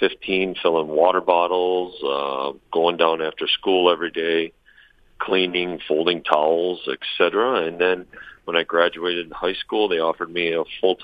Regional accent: Rome, New York, United States; I'm from a little town in upstate New York called Rome.

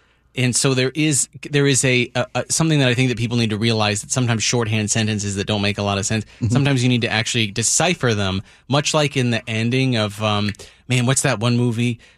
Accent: East Coast, United States; I'm from the East Coast. I understand what the man was saying.

